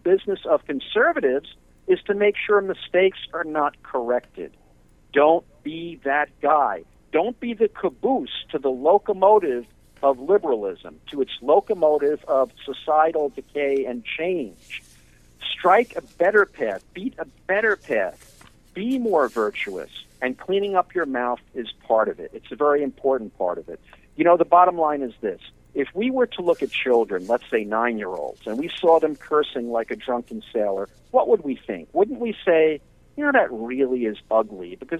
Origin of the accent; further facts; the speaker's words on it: New York City, New York, United States; well, believe it or not, I grew up in the Bronx, so I heard it all back then.